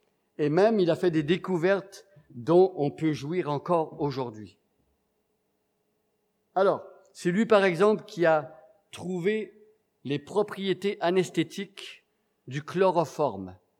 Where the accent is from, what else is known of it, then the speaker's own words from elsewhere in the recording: Canada; Preuve ici, moi je suis Canadien